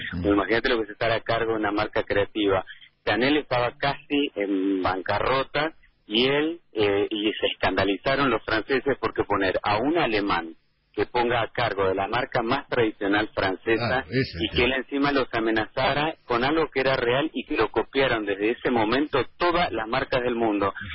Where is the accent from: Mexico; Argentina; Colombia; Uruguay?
Argentina; soy el único argentino que tiene likeado por él en el 2017